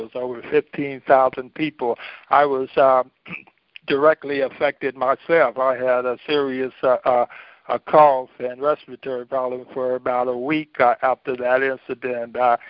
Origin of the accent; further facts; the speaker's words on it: North Richmond, California, United States; I was born and raised there in North Richmond next to the refinery, so I knew all of these problems from first-hand experience